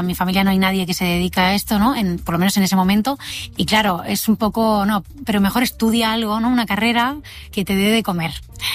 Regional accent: Catalonia, Spain; now in Madrid, Spain; porque yo soy catalana

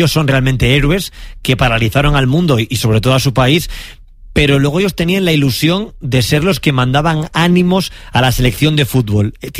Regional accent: Gijón, Asturias, Spain; yo soy asturiano, la mina nos toca muy de cerca, aunque no tengas un familiar minero, aunque no seas de la cuenca, yo soy de Gijón, no soy de la cuenca minera

